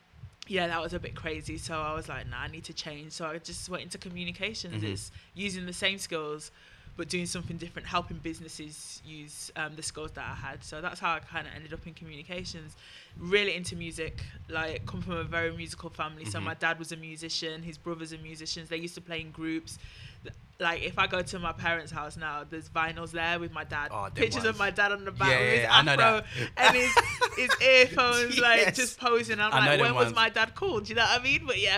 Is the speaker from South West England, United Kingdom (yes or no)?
no; Manchester, North West England, United Kingdom; So I'm a northern girl. I always tell everyone this. I'm a Mancunian.